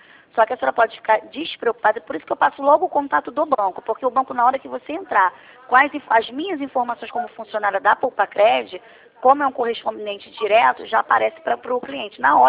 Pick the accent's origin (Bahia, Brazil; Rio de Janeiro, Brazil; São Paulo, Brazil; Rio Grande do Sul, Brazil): Rio de Janeiro, Brazil; eu também sou do Rio